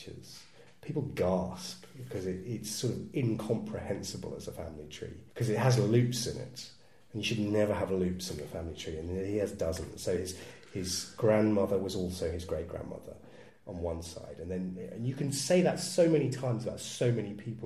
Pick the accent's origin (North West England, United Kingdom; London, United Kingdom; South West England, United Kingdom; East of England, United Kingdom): East of England, United Kingdom; So whereas you and I, including if I'm from Suffolk, thank you very much, we should have 256 people eight generations back.